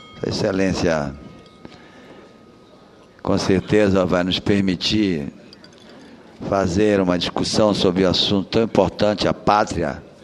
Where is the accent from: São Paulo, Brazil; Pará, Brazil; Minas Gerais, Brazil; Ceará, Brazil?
Pará, Brazil; na minha terra, no Marajó, chamam de pajé